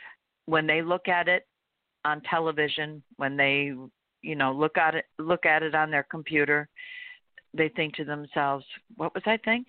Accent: Miami, Florida, United States; I grew up in Miami from like age 11 to 17.

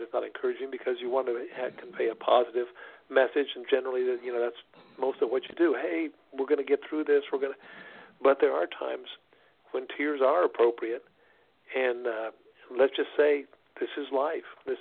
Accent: Gallipolis, Ohio, United States; where I grew up in Southern Ohio, a little town called Gallipolis.

